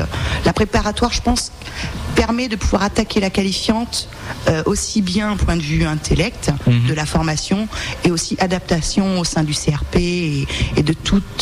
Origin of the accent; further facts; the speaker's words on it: Nouvelle-Aquitaine, France; Je viens de Charente et on a une région qui est très très pauvre en lieu de formation.